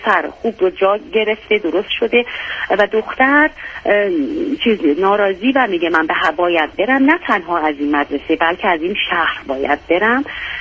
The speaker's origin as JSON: {"language": "Persian", "country": "Iran", "said": "ما ایرانی هستیم"}